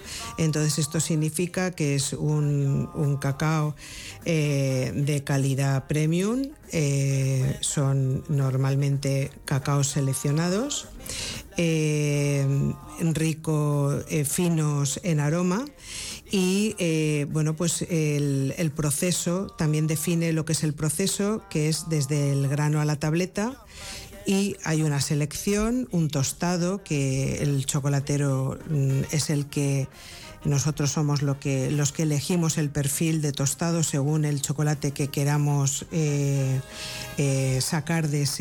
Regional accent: Valencian Community, Spain; nosotros como valencianos.

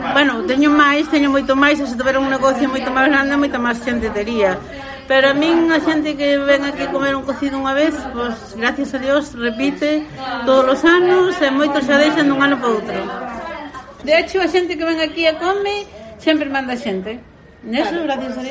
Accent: Rodeiro, Galicia, Spain; Entón, como nós somos do Rodeiro

